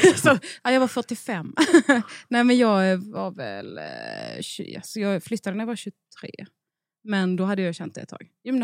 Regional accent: Bjärnum, Skåne, Sweden; jag är från Bjärnum utanför Hässleholm.

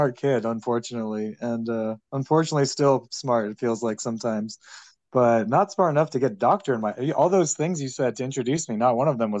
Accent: Atlanta, Georgia, United States; born there; I was born in Atlanta. It's a Southern name.

